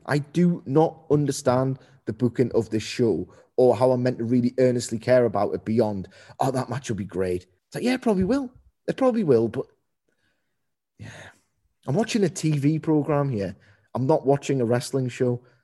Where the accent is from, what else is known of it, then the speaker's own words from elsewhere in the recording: United Kingdom; I don't know if I'm just too tired to watch this as a Brit, having watched Dynamite first.